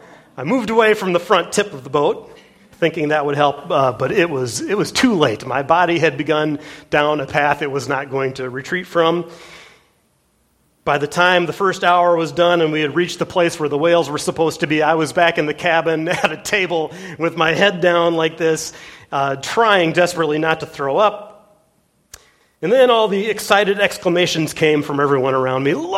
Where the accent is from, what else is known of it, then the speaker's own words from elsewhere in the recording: Minnesota, United States; And maybe it's just because we're from Minnesota.